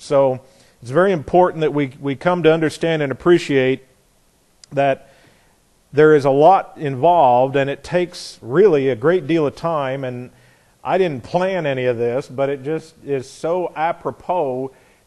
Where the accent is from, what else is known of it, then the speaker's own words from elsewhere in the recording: Indiana, United States; I was born and raised in Indiana, and my sense of justice came from a railroading father and the Midwest